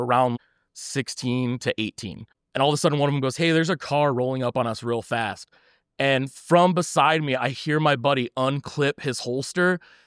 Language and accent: English; Michigan, United States; I'm from Downriver.